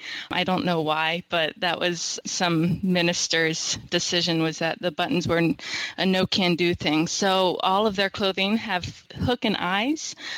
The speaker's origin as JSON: {"language": "English", "town": "Lancaster", "region": "Pennsylvania", "country": "United States", "said": "Well, Lancaster, when I tell people that I'm from Lancaster, which is pronounced Lancaster, not Lancaster, sorry, that's a little thing that Lancastrians have."}